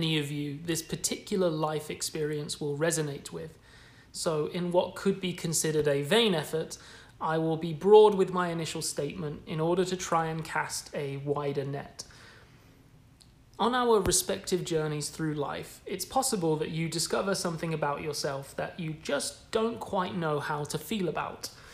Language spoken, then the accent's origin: English; Bristol, South West England, United Kingdom; born there; I was born in Bristol, England